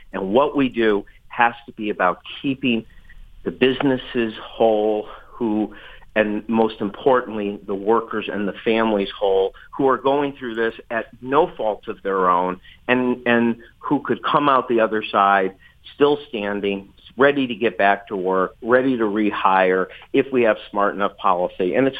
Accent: Ann Arbor, Michigan, United States; Oh, well, you know, I grew up in Ann Arbor

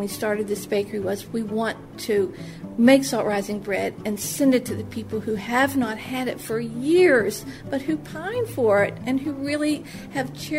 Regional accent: Spelter, West Virginia, United States; I grew up in Spelter, West Virginia, just north of Clarksburg on Route 19, where the zinc factory used to be.

